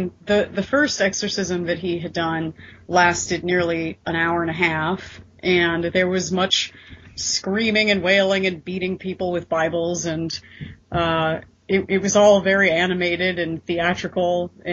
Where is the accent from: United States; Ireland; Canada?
United States; the South; Okay, so I was raised in the South